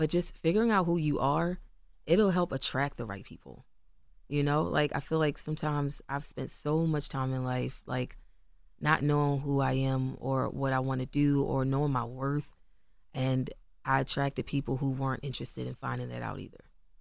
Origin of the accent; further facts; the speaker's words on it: Randallstown, Maryland, United States; Like, I'm from Baltimore. Like, mm-hmm. I'm from Randallstown. Like, mm-hmm. I'm from over by Morgan State. Like, that's where yeah. I grew up. That's where I lived.